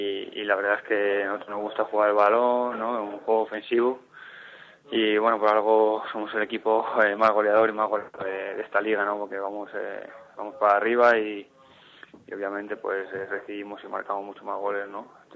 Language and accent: Spanish; Madrid, Community of Madrid, Spain; yo soy aquí de Madrid